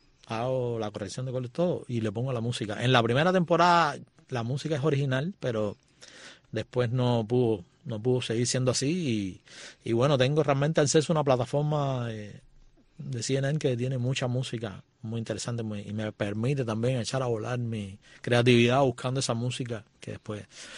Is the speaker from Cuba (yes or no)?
yes; Cuba; now in Spain; somos cultura de tambor, entonces no he querido perder nunca eso, dejando toda esa riqueza, esa polirritmia y todo ese barroco que somos cubanos